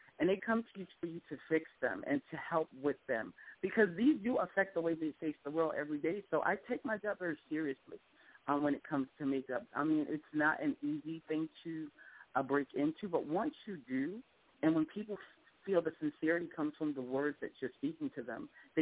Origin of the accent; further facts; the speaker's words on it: Jersey City, New Jersey, United States; Yeah, that's my hometown.